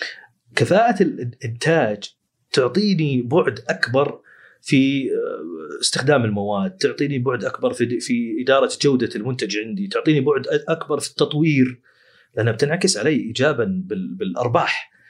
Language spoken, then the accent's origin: Arabic; Saudi Arabia; وعندنا في السعودية وشيء يعني بيض الوجه ومشرف